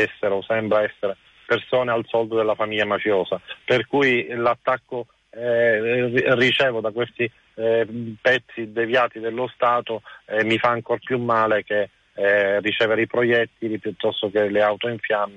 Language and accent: Italian; Sicily, Italy; perché non ne possiamo più, ripeto, di essere additati in tutto il mondo come siciliani mafios